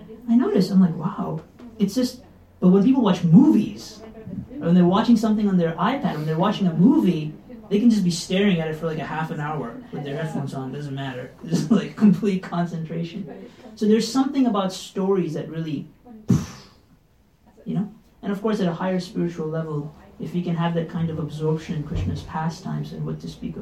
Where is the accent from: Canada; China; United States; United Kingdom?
United States; we're from America, and we're used to people having very short attention spans